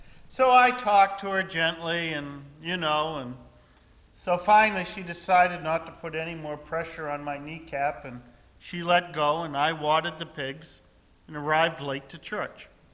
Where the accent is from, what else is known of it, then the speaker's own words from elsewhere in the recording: Wilton, New Hampshire, United States; I grew up in Wilton, New Hampshire.